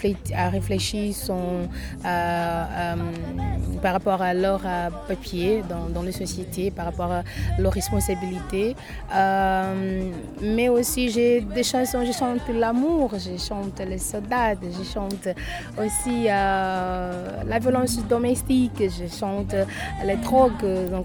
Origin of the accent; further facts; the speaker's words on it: Cape Verde; French is a second language; je viens du Cap-Vert.